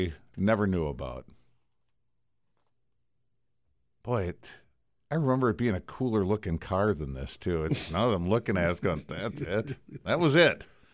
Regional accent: Racine, Wisconsin, United States; Saw a million of them because they made them in Kenosha. We grew up in Racine, so Gremlins were everywhere.

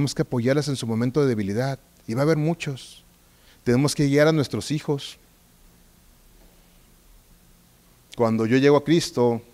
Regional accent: Mexico; Y yo llegaba bien contento con mi esposa y como buen macho mexicano llegaba y le daba el dinero

